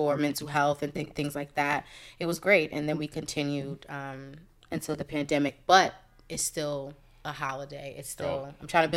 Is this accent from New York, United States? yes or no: yes; Harlem, New York, United States; now in Bronx, United States; Like I'm from Harlem, but I reside in the Bronx, right? Shout out to the Bronx, shout out to Harlem.